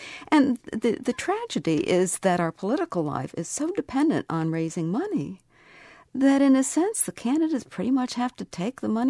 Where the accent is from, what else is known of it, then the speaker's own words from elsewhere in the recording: Missouri, United States; But I'm from Missouri.